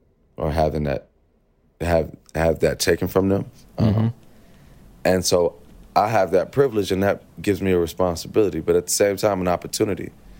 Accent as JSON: {"language": "English", "country": "Ghana", "said": "damn, I'm Ghanaian and I've never even performed on the continent."}